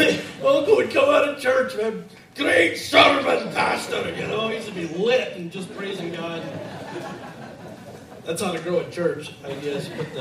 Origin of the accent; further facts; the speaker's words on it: Scotland, United Kingdom; accent: Scottish; Kyle did an impersonation of me this morning, which is pretty funny, of my Scottish accent, and it reminded me of my drunk uncle.